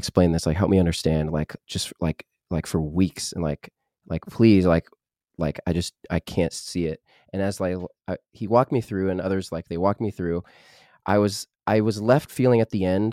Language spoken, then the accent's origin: English; Canada; I'm Canadian.